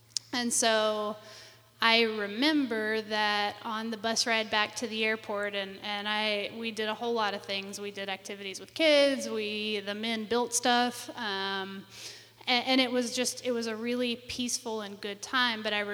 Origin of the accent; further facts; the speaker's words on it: Georgia, United States; I'm from Georgia, and I graduated from college in 2011 with a degree in economics.